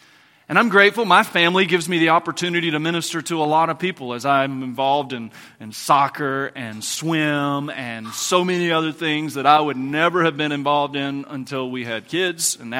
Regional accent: Denham Springs, Louisiana, United States; even though Denham Springs has some good qualities about it, and I love this as my hometown

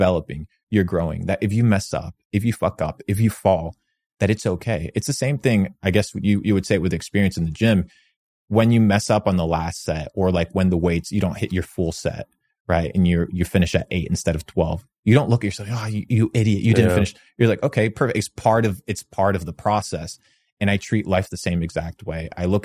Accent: Argentina; English is a second language; now in United States; American. I have my American citizenship. I'm originally from Argentina, but okay.

